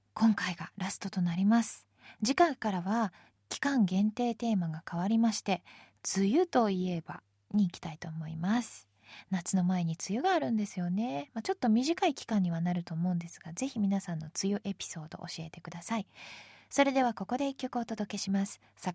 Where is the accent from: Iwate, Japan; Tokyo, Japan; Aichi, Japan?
Tokyo, Japan; 私はまあ生まれも育ちも今も東京にずっといるわけなんですが